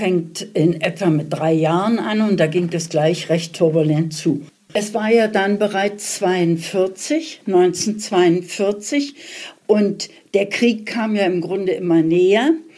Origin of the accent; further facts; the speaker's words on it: Berlin, Germany; born there; Geboren bin ich in Berlin und zwar am 11.08.1938.